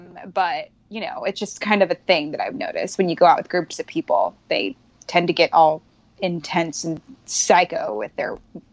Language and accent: English; Reno, Nevada, United States; I'm from Reno, where that's like cuisine.